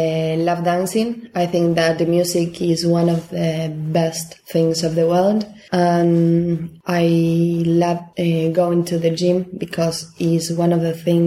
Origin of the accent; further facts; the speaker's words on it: Ushuaia, Tierra del Fuego, Argentina; English is a second language; I am 21. I am from Ushuaia, but I am studying in Mendoza because I want to be a translator.